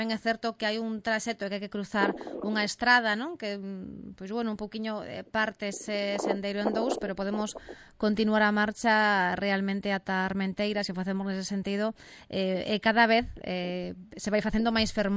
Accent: Galicia, Spain; os que somos dos Salnés

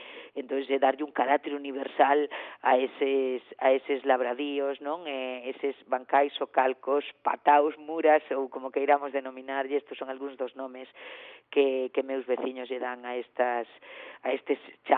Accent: Galicia, Spain; porque a mirande parte dos galegos descendemos ou de mans labradoras ou de mans mariñeiras.

